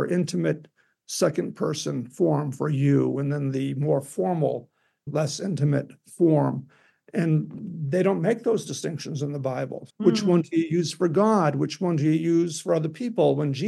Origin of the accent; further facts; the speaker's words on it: United States; Although I'm an American and have spent a lot of time thinking and talking about English translations